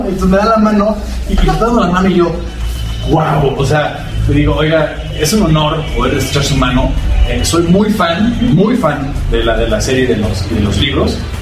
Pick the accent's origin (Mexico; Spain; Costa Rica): Mexico; oye, vengo de México, ¿no? Vengo desde México, ¿no?